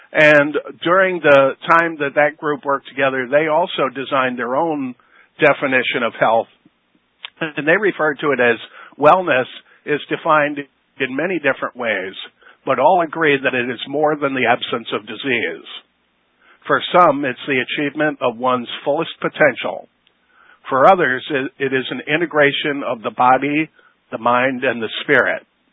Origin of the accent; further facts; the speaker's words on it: LaGrange, Illinois, United States; I'm a chiropractor from LaGrange, Illinois.